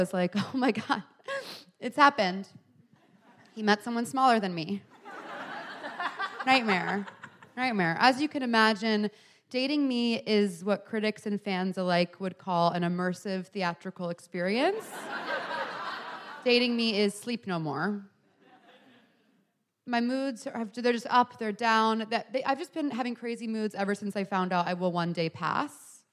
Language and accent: English; United States; I had to clarify that up top since I am an American, which is, of course, humiliating.